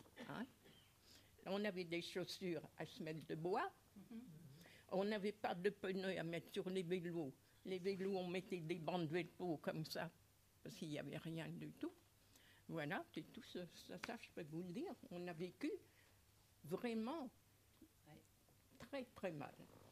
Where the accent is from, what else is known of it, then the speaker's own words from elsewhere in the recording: Nouvelle-Aquitaine, France; born there; je suis née dans les Charentes